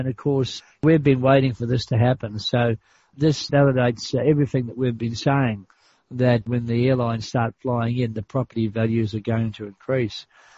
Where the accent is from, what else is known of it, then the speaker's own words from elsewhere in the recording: New Zealand; I come from New Zealand originally.